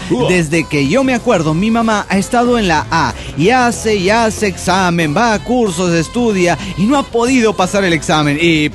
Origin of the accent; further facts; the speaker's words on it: El Salvador; moved away; Yo vine desde El Salvador, crucé frontera